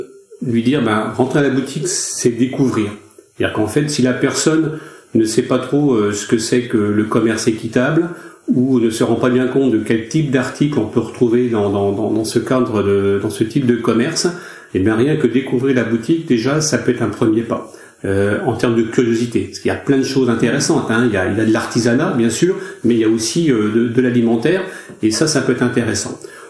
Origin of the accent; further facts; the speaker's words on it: France; ce sont des produits qu'on ne trouve pas chez nous en France